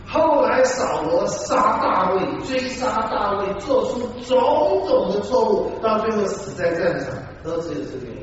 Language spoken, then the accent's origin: Chinese; China; 我今天讲的都是各位，真是我们中国人恐怕不喜欢听的。我们中国人都喜欢哦，鞠躬尽瘁，死而后已。